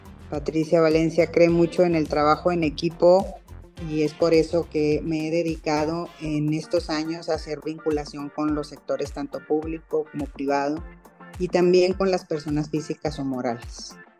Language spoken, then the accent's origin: Spanish; Chihuahua, Mexico; Soy del norte, soy de Chihuahua.